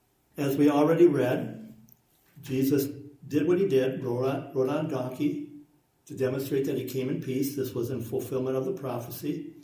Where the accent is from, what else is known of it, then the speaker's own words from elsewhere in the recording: United Kingdom; I'm British. I was raised with decorum and all that.